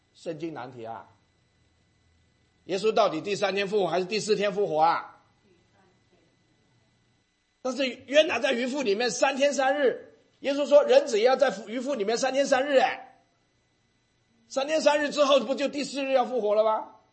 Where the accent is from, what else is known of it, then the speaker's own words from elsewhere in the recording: China; 所以我们中国人还是按照创世纪发现了这个阴阳的道理